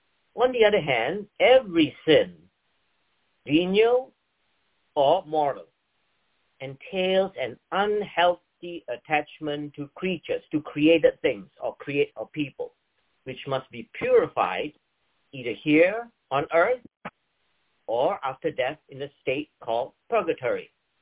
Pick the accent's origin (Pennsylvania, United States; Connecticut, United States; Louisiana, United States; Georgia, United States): Connecticut, United States; Good morning, everybody, and … I'm from Connecticut, where it's now 11:02 in the morning.